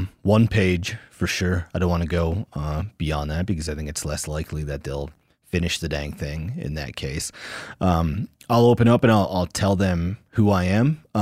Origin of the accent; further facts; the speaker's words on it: Belgrade, Montana, United States; We have like a sleeper community outside of Bozeman called Belgrade. I say I'm from Belgrade, Montana, and people won't recognize that name